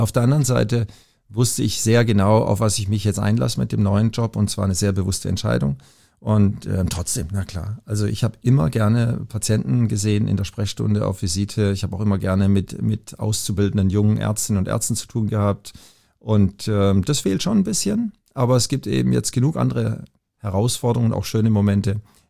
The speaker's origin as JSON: {"language": "German", "region": "Southern Germany", "country": "Germany", "said": "ich komme aus Süddeutschland"}